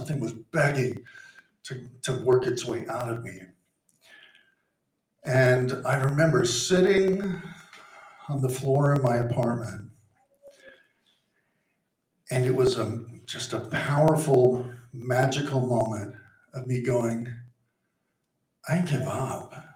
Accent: Florida, United States; I'm from Florida. It's just a reference.

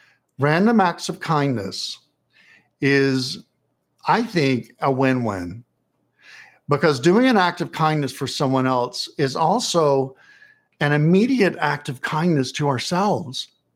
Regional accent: New York City, New York, United States; I recently wrote in our weekly newsletter. I'm from New York City.

